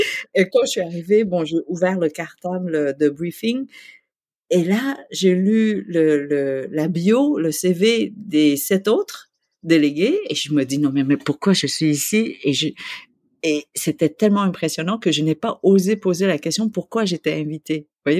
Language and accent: French; Quebec, Canada; en tant que Québécois